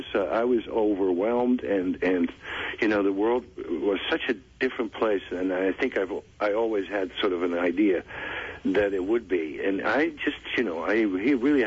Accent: Netherlands; I was born in the Netherlands.

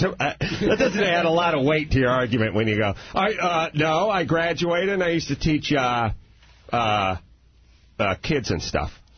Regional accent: North Hollywood, California, United States; Everyone I grew up with in North Hollywood, Ray, Chris, all the Wheeze, all those guys, zero.

